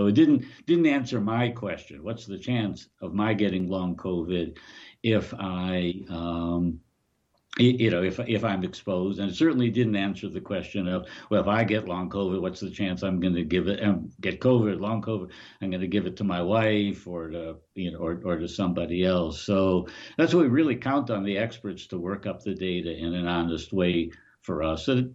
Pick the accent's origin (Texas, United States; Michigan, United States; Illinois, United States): Michigan, United States; Detroit; I grew up in Detroit where drivers are much more disciplined.